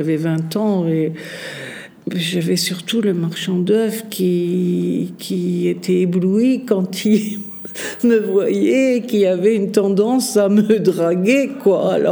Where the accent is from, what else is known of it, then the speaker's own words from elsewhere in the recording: Germany; moved away as an adult; now in France; parce que je venais d'Allemagne.